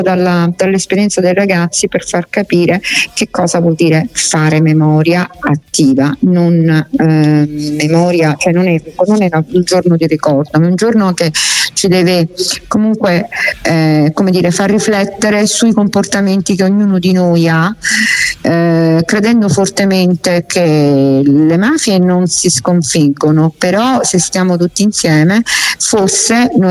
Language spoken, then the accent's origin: Italian; Sicily, Italy; essendo io siciliana, ho deciso che dovendo io amo la mia patria, la mia terra, che è la Sicilia